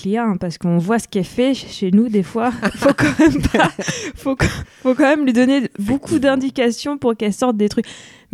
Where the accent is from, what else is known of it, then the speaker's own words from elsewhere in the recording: France; C'est ici, chez nous, en France.